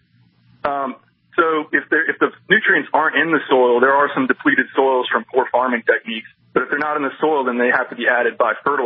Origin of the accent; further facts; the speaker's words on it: Florida, United States; I'm from Florida originally